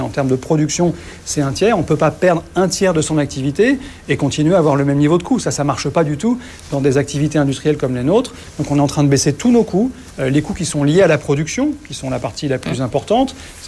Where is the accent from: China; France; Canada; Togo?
China; Ce qui est sûr, c'est que la crise a commencé chez nous en Chine.